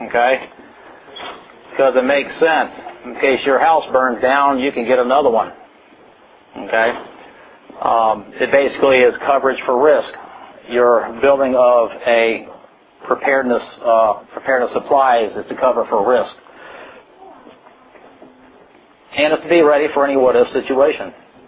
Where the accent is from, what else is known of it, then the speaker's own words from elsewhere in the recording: Virginia, United States; I'm from Virginia, so we have the hurricane events.